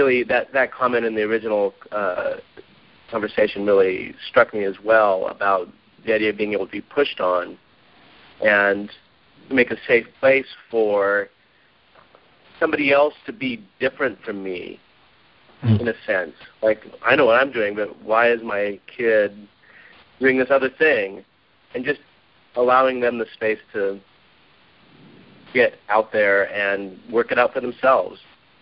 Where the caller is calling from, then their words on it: Portland, Oregon, United States; I'm calling from Portland, Oregon.